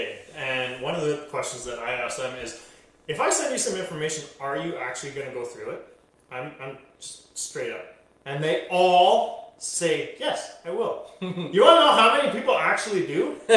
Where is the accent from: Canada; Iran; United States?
Canada; I'm Canadian. I live in BC.